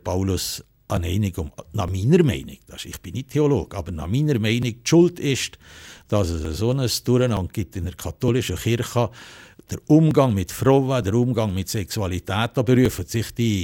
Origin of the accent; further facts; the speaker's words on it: Valais, Switzerland; accent: Valais German; Ich bezeichne mich auch als Walliser. Ich schnurre nur Walliser-Deutsch